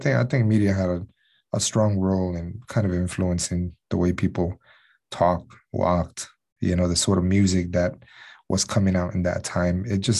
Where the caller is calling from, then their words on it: Houston, Texas, United States; I'm connecting from Houston, Texas.